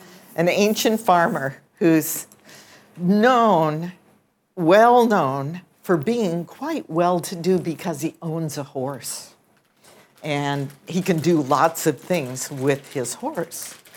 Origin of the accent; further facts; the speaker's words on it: Twin Falls, Idaho, United States; I was raised in Twin Falls, Idaho, which is a place where the Snake River has a very deep canyon that's almost a mile deep there.